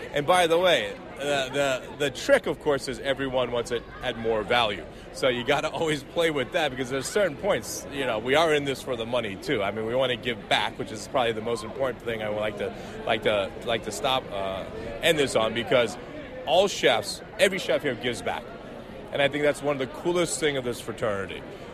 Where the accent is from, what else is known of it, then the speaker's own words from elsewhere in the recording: Dayton, Ohio, United States; so this is my second home growing up in Dayton, Ohio.